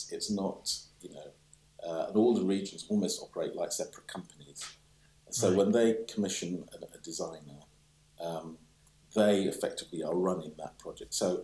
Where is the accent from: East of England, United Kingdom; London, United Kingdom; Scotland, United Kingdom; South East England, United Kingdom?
London, United Kingdom; Stoke Newington; I grew up in North East London, Stoke Newton.